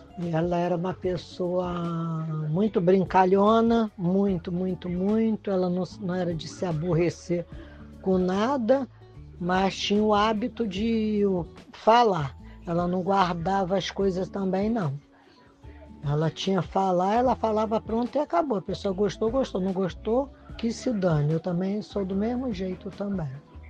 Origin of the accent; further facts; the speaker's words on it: Niterói, Rio de Janeiro, Brazil; Tenho 66 anos. Nasci em 21/4/1959, portanto, 66 anos. Resido em Niterói, centro de Niterói. Morei em São Francisco durante a minha vida toda, desde os 5 anos que eu vim do Rio. Vivi no Cubango durante 3 anos